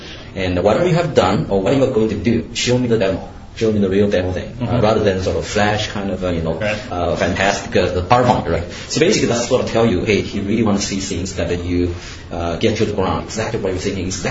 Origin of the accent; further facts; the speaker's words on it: China; moved away as an adult; also born or lived in Canada; now in Seattle, United States; I grew up in China.